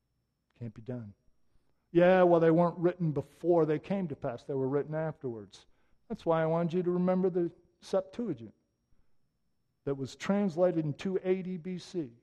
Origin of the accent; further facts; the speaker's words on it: Flint, Michigan, United States; I come from Flint, Michigan. I'm part of the generation where the auto industry literally died before my eyes, and there began the exodus.